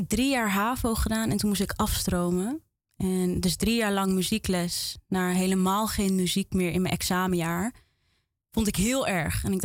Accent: Almelo, Overijssel, Netherlands; also born or lived in The Hague; toen ik baby was, ben ik ook weer teruggegaan naar Almelo. Uh-huh. Want de ouders van papa en mama, die woonden daar. Dus, en ze misten ze eigenlijk heel erg. Dus toen zijn we snel naar Almelo gegaan en daar ben ik opgegroeid.

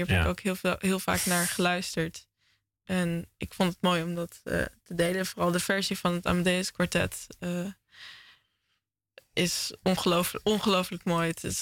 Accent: Zoetermeer, South Holland, Netherlands; Zij woonden in Zoetermeer en wij zijn ook opgegroeid in Zoetermeer.

